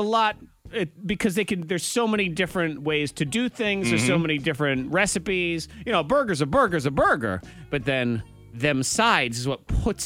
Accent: United States; That's because I'm an American.

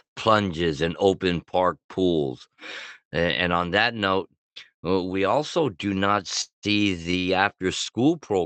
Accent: California, United States; growing up in Montevideo, California, I used to go to a lot of those park programs after school or a summer.

